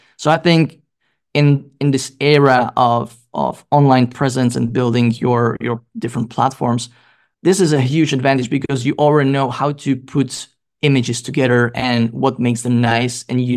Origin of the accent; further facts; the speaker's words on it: Czechia; English is a second language; also born or lived in Denmark; I'm from the Czech Republic, but I also studied and worked as an architect in Denmark, where I spent 5 years.